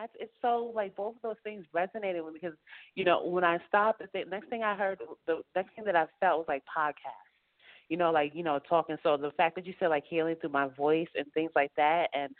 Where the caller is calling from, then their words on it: New York, United States; I'm calling from upstate New York.